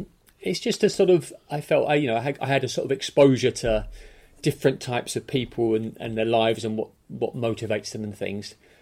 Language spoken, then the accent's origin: English; London, United Kingdom; also born or lived in Hayling Island; I was actually born in a place called Hayling Island, which is just off Portsmouth. But my family moved to London, to the Shepherd's Bush area, when I was very small